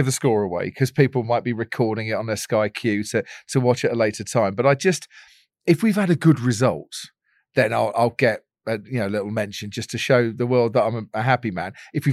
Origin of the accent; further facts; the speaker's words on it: Stevenage, East of England, United Kingdom; I grew up in Stevenage. So Stevenage, new town in Hertfordshire, home of the roundabout and the 7-time Formula One world champion, Lewis Hamilton.